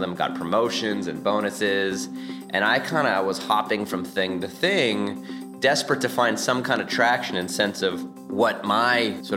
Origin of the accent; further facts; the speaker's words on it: Oregon, United States; So I grew up in Oregon, which, you know, is pretty far away from New York City.